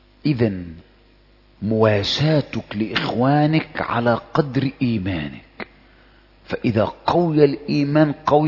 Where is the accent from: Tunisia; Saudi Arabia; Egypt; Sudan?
Egypt; ما انا عايز اعرف، احنا مصريين زي بعض